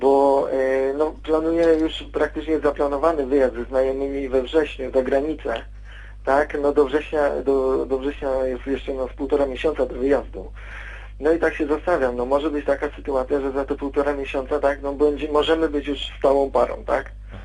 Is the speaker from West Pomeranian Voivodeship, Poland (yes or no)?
no; Łódź, Łódź Voivodeship, Poland; No zacznę od tego, że no ja jestem z Łodzi, tak?